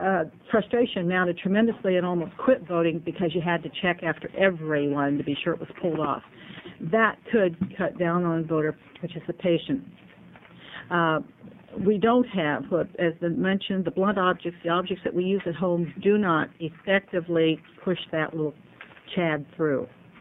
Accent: Oregon, United States; from Clackamas County.

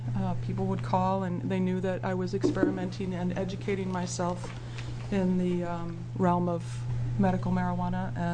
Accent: Oregon, United States; I'm from Southern Oregon.

